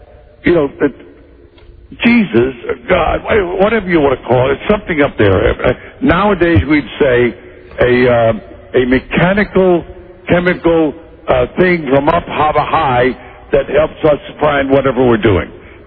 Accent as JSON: {"language": "English", "town": "Detroit", "region": "Michigan", "country": "United States", "tie": "born there", "said": "I didn't put that in the book. It has nothing to do with Johnny. I was born in Detroit."}